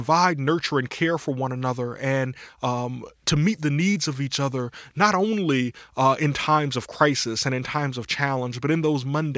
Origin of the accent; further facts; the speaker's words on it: Williamston, United States; I grew up in the Mount Shiloh Missionary Baptist Church in Williamston, the church that I returned to pastor.